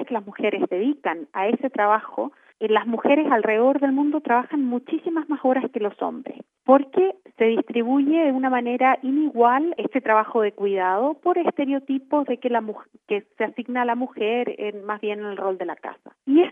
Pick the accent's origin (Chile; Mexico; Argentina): Chile; Yo soy chilena, así que quisiera destacar la política en Chile